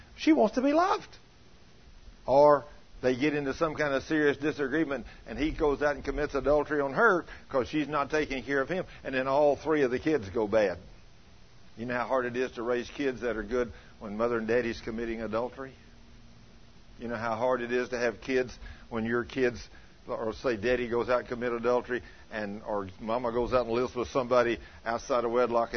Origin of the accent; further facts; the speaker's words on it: Goldthwaite, Texas, United States; in the country where I was raised in Goldthwaite, there's all kinds of farmers and ranchers and everything. The highways were a little two-lane.